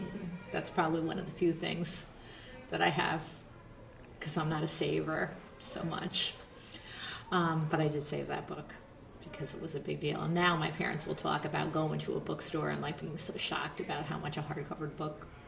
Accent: Hudson, United States; That's one thing I can remember about growing up in Hudson, tripping up on the sidewalks.

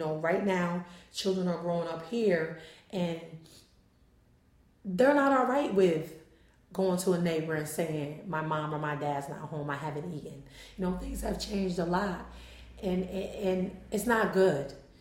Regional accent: Hudson, New York, United States; also born or lived in Albany; lived in Albany for maybe 3 years. But besides that, this is my home. This is, anytime you ask, where I'm from Hudson.

